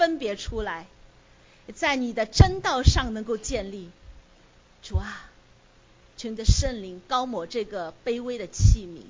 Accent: Shanghai, China; 好，那我出生在上海，大家都很多人都熟悉哈。

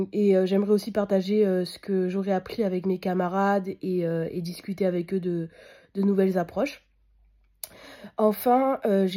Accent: France; et je viens de France.

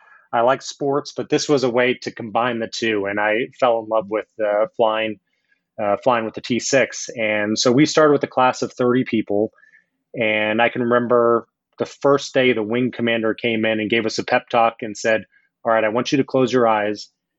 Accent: Los Alamos, New Mexico, United States; Yeah, so I grew up in Los Alamos, New Mexico

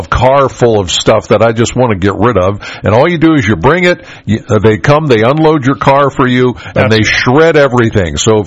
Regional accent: Penns Valley, Pennsylvania, United States; now granted, I'm from Penns Valley, a rural area. I'm very familiar with FFA.

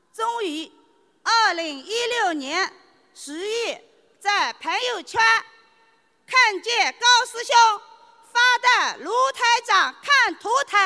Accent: Jiangsu, China; 我来自江苏

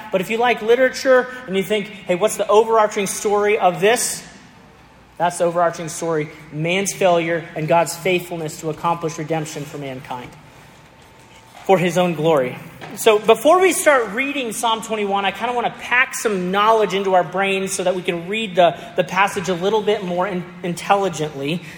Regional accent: Aurora, Colorado, United States; I grew up in Colorado, and so mountains are just part of my love. I grew up in Aurora, Colorado, and so every day I could kind of look up and see the whole mountain range.

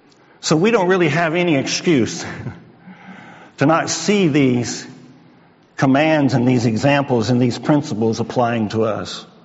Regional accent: United States; So as an American, I had real struggle with that.

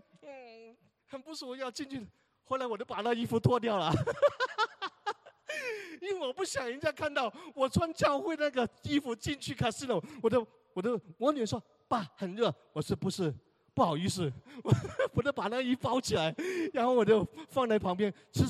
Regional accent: China; 哎呦，我们中国人过年的时候不是说有一个叫五福临门，是五福临门是吧？

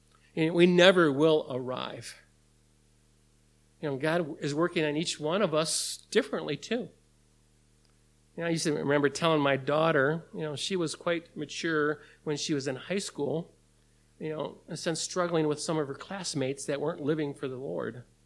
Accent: Michigan, United States; I'm from the Upper Peninsula, and I used to work in a pasty shop, and I love pasties.

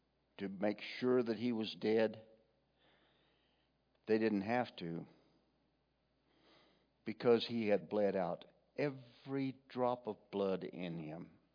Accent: Aztec, New Mexico, United States; because I went to school in Aztec. Everybody knows me. I was born and raised in Aztec.

